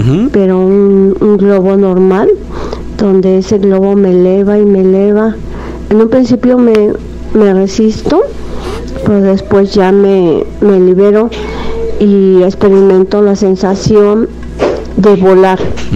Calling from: Atizapán, State of Mexico, Mexico; de Atizapán.

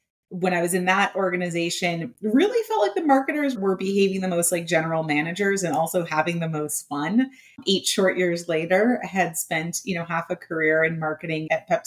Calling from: Brooklyn, New York, United States; I am joining you from Brooklyn, New York.

